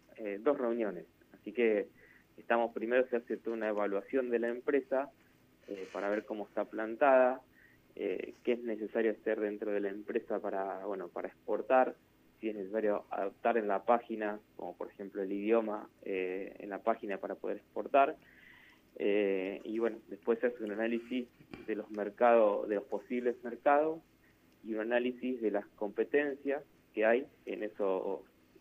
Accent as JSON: {"language": "Spanish", "town": "General Pico", "region": "La Pampa", "country": "Argentina", "said": "Somos 4 de Pico y uno de Castex."}